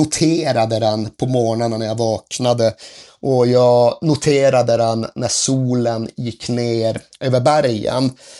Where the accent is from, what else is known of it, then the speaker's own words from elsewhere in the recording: Norrland, Sweden; Men uppe i norr, där jag kommer ifrån, var det 16 sidor.